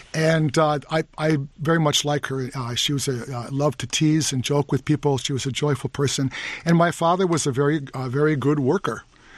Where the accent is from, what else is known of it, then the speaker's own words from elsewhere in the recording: Milwaukee, Wisconsin, United States; I'm from Milwaukee. I'm one of seven brothers, no sisters.